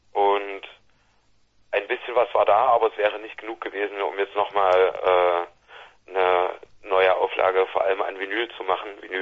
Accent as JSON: {"language": "German", "town": "Hausdorf", "region": "Saxony", "country": "Germany", "tie": "born or raised there", "said": "also ich komme direkt aus dem Dorf, aus Hausdorf"}